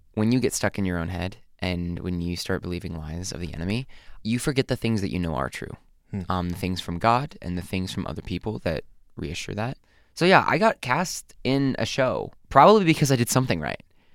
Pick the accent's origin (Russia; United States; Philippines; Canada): Philippines; Back when I was younger and growing up in the Philippines, I had a very different type of childhood.